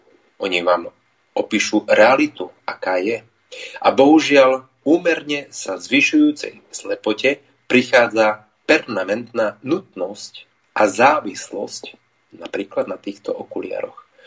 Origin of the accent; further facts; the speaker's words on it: eastern Slovakia, Slovakia; ako sa vraví u nás na východe, nevidel som, že sa na dáž zberá.